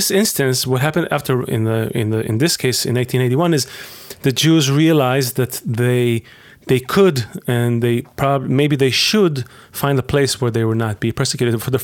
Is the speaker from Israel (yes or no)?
yes; Israel; I remember growing up in Israel